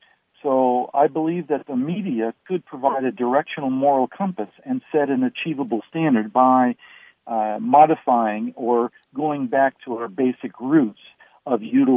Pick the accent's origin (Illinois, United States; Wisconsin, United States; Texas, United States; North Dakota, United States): Texas, United States; Fort Worth; I'm from Fort Worth area.